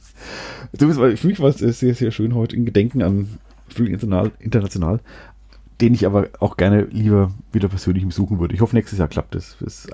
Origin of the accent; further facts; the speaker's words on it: Schweinfurt, Bavaria, Germany; moved away; ich komme aus Schweinfurt